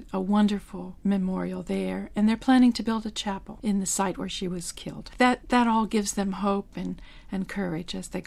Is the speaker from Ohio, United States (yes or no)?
yes; Dayton, Ohio, United States; Sister Dorothy, who happens to be from my hometown, Dayton, Ohio, and was baptized in the same church as I was